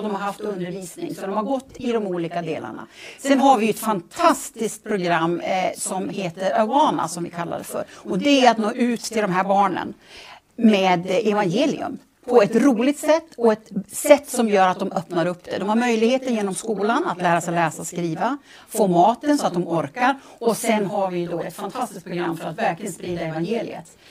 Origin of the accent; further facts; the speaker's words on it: United States; Jag kommer från USA där det har varit väldigt restriktivt i vissa ställen